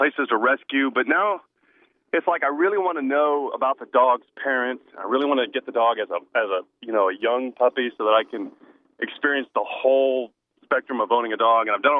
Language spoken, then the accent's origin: English; Florida, United States; I'm from Pinellas County, Nathaniel, and I have a question.